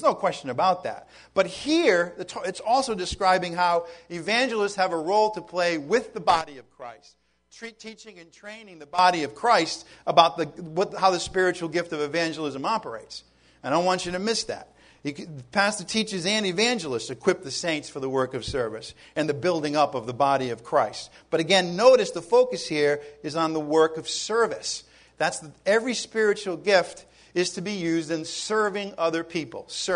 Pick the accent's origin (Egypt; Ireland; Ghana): Ireland; You know, I'm going to just smack them right now. I'm Irish.